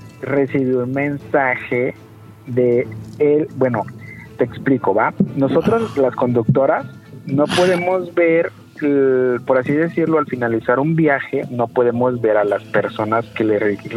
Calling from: Tuxtla Gutiérrez, Chiapas, Mexico; Pues aquí en Tuxtla, pues escuchamos pues su programa.

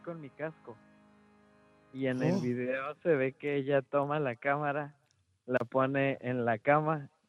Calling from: State of Mexico, Mexico; Desde el Estado de México.

